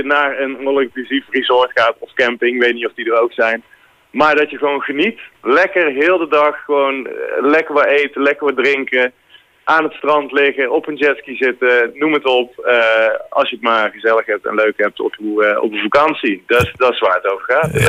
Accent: 's-Hertogenbosch, North Brabant, Netherlands; Dat is geboren en getogen in Den Bosch.

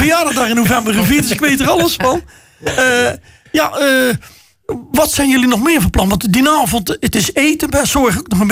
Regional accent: Netherlands; we zijn toch Nederlanders

